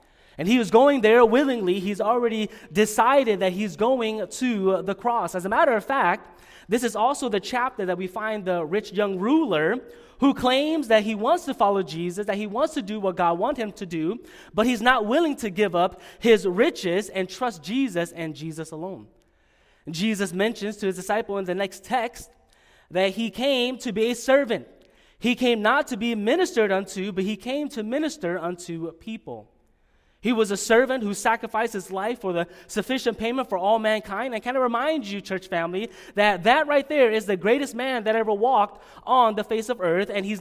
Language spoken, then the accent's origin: English; Long Beach, California, United States; I was born in California, raised in Long Beach, LA area, and went to First Baptist Church of Long Beach, California